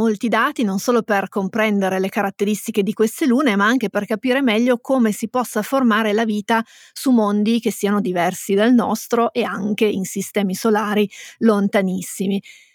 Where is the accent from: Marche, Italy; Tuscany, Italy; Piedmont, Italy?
Piedmont, Italy; siamo piemontesi anche nei festeggiamenti